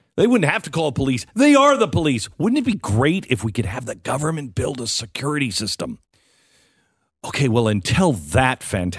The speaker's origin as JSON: {"language": "English", "town": "Seattle", "region": "Washington", "country": "United States", "tie": "born or raised there", "lives_now": "Texas, United States"}